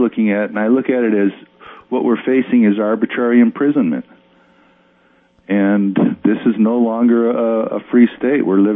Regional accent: Minnesota, United States; moved away; also born or lived in Dallas, Texas; when I moved here in 1978, I'm a Minnesota boy, and I moved here from Dallas, Texas, actually.

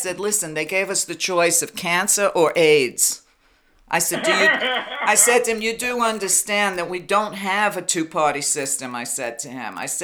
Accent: New York, United States; I'm just a few years younger than Trump. I grew up in New York when Trump was coming up.

